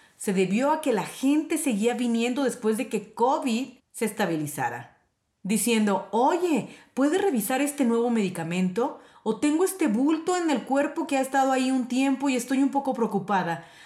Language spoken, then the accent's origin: Spanish; Philadelphia, Pennsylvania, United States; Soy cirujana pediátrica, pero nací y crecí en Filadelfia.